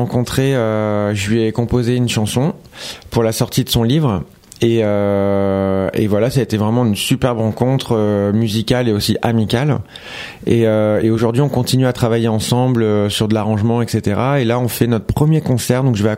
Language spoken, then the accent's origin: French; France; je chante en français parce que bah voilà, je suis français, je suis fier de mes origines